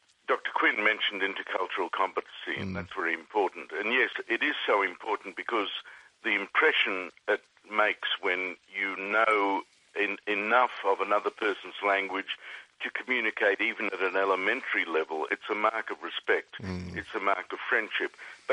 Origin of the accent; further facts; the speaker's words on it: Australia; we have as an Australian society in general, we're a very casual culture.